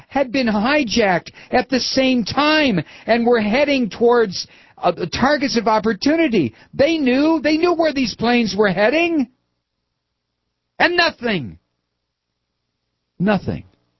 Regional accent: United States; about being an American, about living in this country

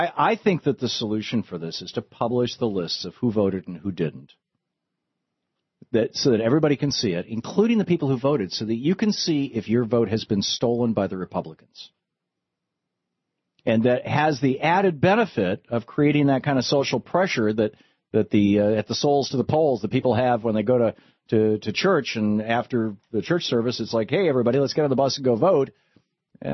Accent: Michigan, United States; moved away as an adult; also born or lived in New Hampshire / Georgia / Vermont / Oregon; I grew up in Michigan. When I was 27, Louise and I moved from Michigan to New Hampshire. We lived in New Hampshire for 5 years. Then we moved to Georgia.

